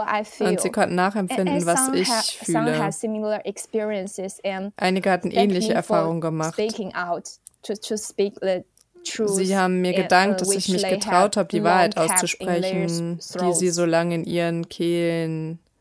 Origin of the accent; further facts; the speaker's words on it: Fujian, China; über meine Heimatstadt zu schreiben. Es ist ein Fischerdorf im Südosten Chinas und es liegt gegenüber von Taiwan auf der anderen Seite des Meeres.